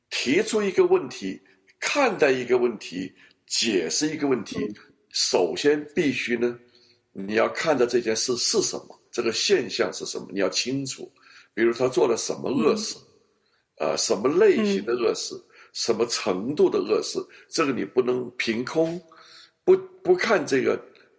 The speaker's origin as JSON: {"language": "Chinese", "town": "Guangzhou", "region": "Guangdong", "country": "China", "tie": "born or raised there", "said": "我记得我小的时候啊，我在广州长大"}